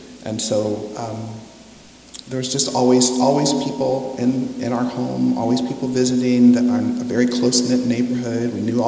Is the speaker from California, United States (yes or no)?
yes; Los Angeles, California, United States; So I was born in Los Angeles. I grew up in the home where my mother had grown up, in a working class neighborhood of people who were teachers and postal workers.